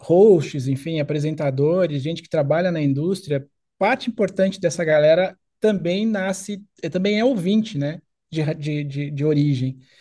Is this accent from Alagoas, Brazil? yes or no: no; Campinas, São Paulo, Brazil; Eu sou nascido e criado em Campinas, São Paulo, interior de São Paulo, uma cidade, enfim, que já faz parte aí da minha trajetória há muito tempo aí